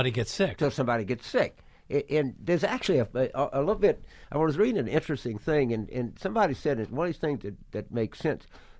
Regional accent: Louisiana, United States; a lot of states like Louisiana, it's been said, and I think unfortunately it's my home state, that the flag of Texaco flies over the state capitol.

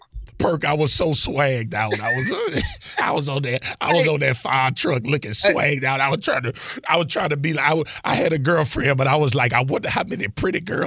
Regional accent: Baton Rouge, Louisiana, United States; I had 30 family members in the stands. I'm from Baton Rouge, Louisiana.

